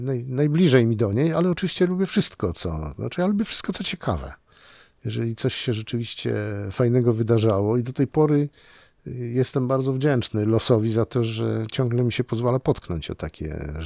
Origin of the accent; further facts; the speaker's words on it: Świętokrzyskie Voivodeship, Poland; Myślę, że moje pochodzenie tutaj zdecydowało, a ja pochodzę z Gór Świętokrzyskich, gdzie wojna była czymś zupełnie innym niż to, jak ją widziano, czy przeżywano nawet tutaj na Śląsku.